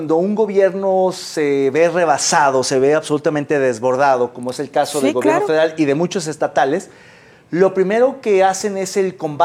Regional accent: Mexico; Que no sepamos como mexicanos cuántos hay desaparecidos

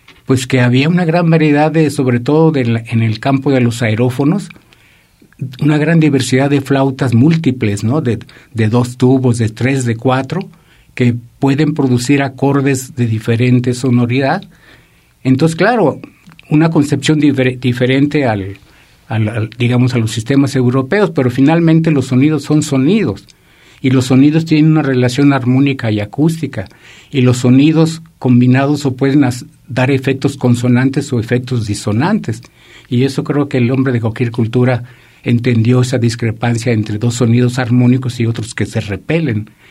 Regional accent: Mexico; como mexicano

